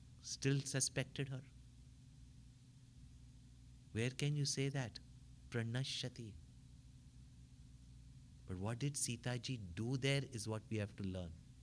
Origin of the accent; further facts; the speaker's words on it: Tamil Nadu, India; I come from Tamil Nadu